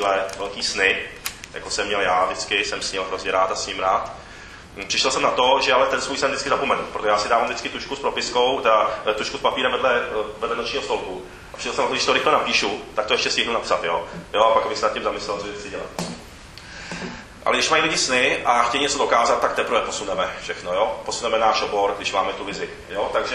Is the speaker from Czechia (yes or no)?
no; Japan; born there; Czech is a second language; my když jsem narozený v Japonsku a my když dostaneme úkol